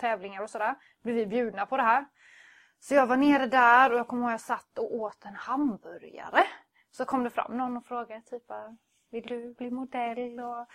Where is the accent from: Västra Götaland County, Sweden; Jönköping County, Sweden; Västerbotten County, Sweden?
Jönköping County, Sweden; Huskvarna; now in Växjö, Sweden; Jag är uppvuxen utanför Jönköping, Huskvarna, Aneby, de trakterna. Ja, jag är lantisbrud i grund och botten.